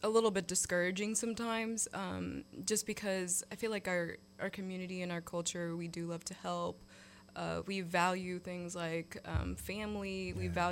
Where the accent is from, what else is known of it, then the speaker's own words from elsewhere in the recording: New York City, New York, United States; born there; That's actually where my parents first migrated to. That's where I was born in New York City.